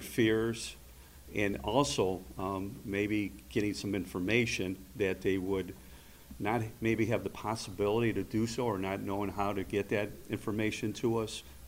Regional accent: Buffalo, New York, United States; Obviously, when I was growing up in Black Rock in those years, in the 60s, 70s

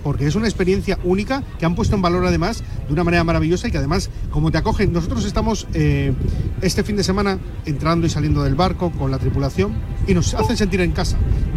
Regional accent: Cantabria, Spain; Yo soy de Cantabria, aquellos.

